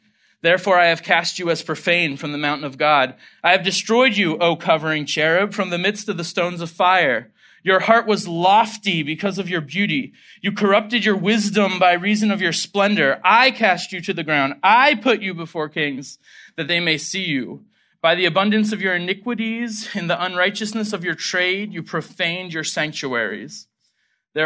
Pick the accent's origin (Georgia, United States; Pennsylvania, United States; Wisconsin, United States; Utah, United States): Pennsylvania, United States; I remember as a high schooler growing up in Pennsylvania